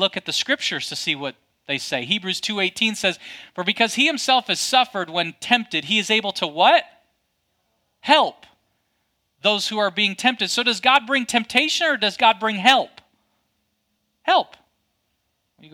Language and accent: English; Michigan, United States; my accent doesn't fit in Michigan anymore because it's a little more pinched like this. But my accent doesn't quite fit in Kentucky because you can tell.